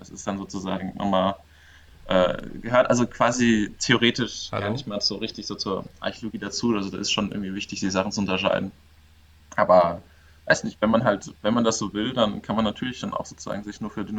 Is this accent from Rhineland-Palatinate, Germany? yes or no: yes; Mainz, Rhineland-Palatinate, Germany; wir kommen ja irgendwie alle aus Mainz